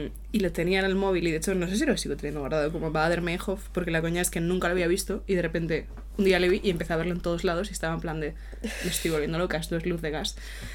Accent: Galicia, Spain; En mi pueblo también era mítica noticia del verano. Porque además en Galicia se planta muchísimo, muchísimo, muchísimo maíz.

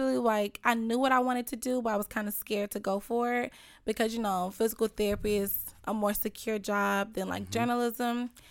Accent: Tampa, Florida, United States; also born or lived in Sebring; I'm from Tampa. Well, I'm kind of from Sebring, Florida. I don't know where everybody know what that is, but it's a small city outside of Tampa, but I was raised here.

